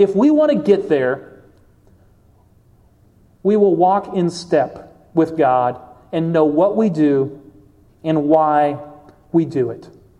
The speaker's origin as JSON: {"language": "English", "region": "Kentucky", "country": "United States", "tie": "born there", "said": "well, I was born in Kentucky, so like fifth grade, we learned how to brush our teeth."}